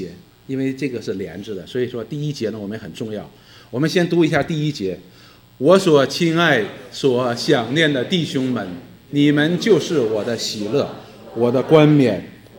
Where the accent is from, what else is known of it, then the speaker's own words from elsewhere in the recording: China; 我们中国人都有这个盼望，我们中国人常常讲家和万事兴